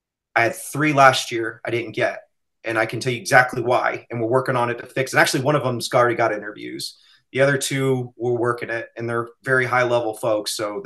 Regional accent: the South, United States; I grew up in the South anyway, and it's manners and politeness always.

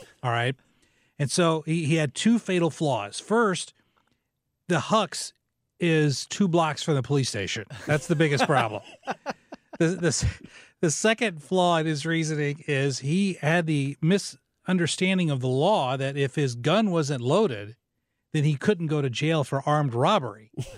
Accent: West Frankfort, Illinois, United States; next time I visit my relatives in my hometown, there's a Casey's in West Frankfort.

